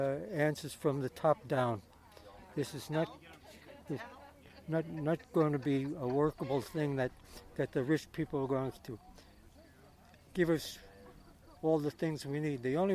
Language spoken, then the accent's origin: English; Saratoga, New York, United States; I'm from Saratoga.